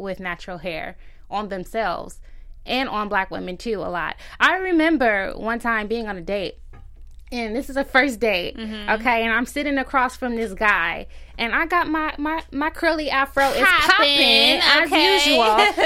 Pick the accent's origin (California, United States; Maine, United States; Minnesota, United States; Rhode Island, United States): California, United States; Inglewood; In LA, I'm from Inglewood.